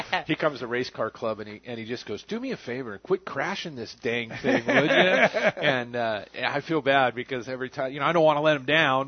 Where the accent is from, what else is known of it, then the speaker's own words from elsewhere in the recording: California, United States; now in Arizona, United States; it's my adopted county. I'm from California.